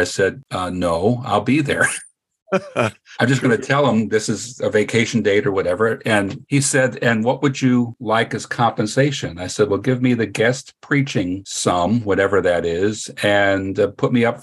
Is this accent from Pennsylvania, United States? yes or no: yes; Pennsylvania, United States; I'm a schmo from Pennsylvania.